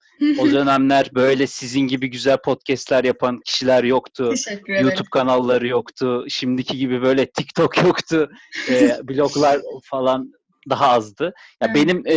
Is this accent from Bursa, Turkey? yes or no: no; İzmir, Turkey; İzmir Bornova Lisesi'ni bitirdikten sonra İzmir'de doğdum, büyüdüm.